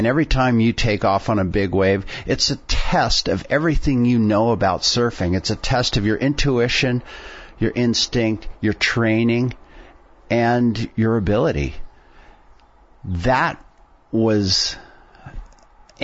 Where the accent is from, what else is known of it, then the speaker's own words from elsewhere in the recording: Half Moon Bay, California, United States; I grew up here in Half Moon Bay and was the first guy to paddle out and surf Mavericks.